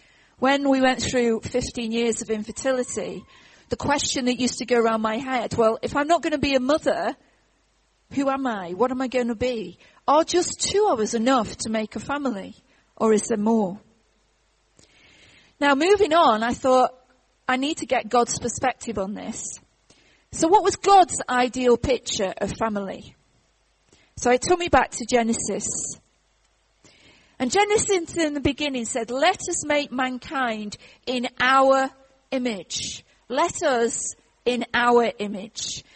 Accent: Stoke-on-Trent, West Midlands, United Kingdom; So when I was a little girl, I grew up in Stoke-on-Trent

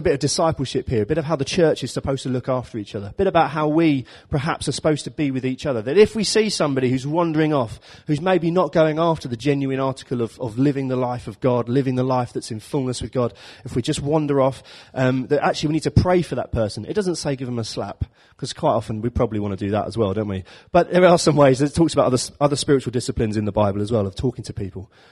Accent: London, United Kingdom; Sometimes I'll say, I'm from London. I can do what I like.

